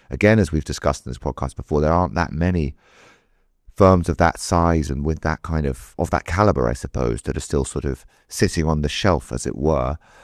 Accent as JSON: {"language": "English", "country": "United Kingdom", "said": "I'm British."}